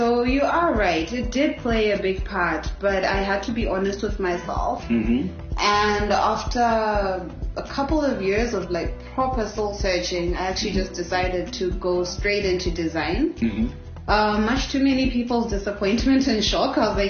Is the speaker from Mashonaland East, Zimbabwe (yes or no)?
no; Harare, Zimbabwe; now in Bulawayo, Zimbabwe; Okay, so I come from Zimbabwe. Mm-hmm. I grew up in Harare.